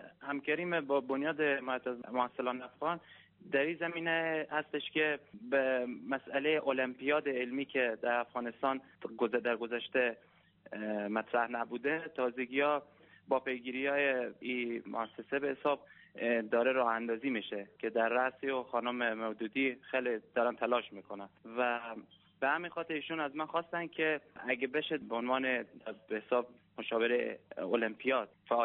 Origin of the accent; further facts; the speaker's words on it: Mashhad, Razavi Khorasan, Iran; و متولد شهر مشهد کشور ایران هستم. در همینجا بزرگ شدم و همینجا مدرسه رفتم